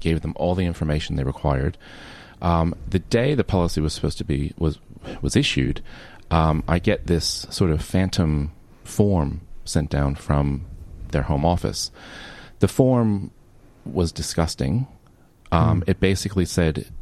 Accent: United States; being American.

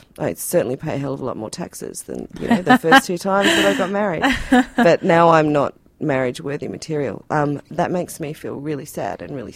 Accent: Tasmania, Australia; I wasn't from a country town. I'm from Tassie. But okay. Yeah, I was from a small place.

